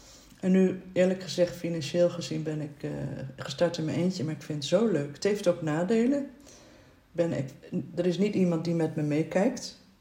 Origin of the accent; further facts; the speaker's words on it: Zeeland, Netherlands; Ik kom uit Zeeuws-Vlaanderen, dat is helemaal niet mijn eerste natuur.